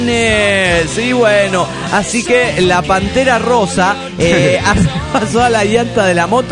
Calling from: Matehuala, San Luis Potosí, Mexico; Hola, soy el cráneo de San Luis Potosí.

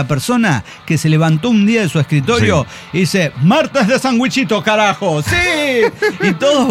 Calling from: Mexico City, Mexico; de Ciudad de México.

